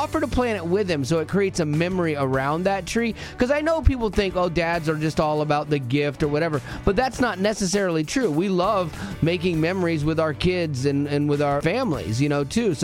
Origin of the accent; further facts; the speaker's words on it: Florida, United States; I grew up going to the beach. I grew up in Florida, and I loved surfing and everything